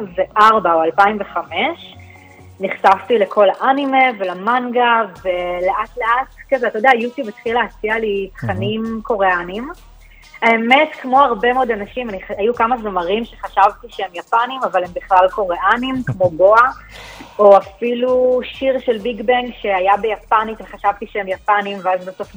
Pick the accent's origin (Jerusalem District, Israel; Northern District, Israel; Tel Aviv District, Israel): Jerusalem District, Israel; Jerusalem; ירושלמית. למדתי באוניברסיטה העברית יחסים בינלאומיים ומזרח אסיה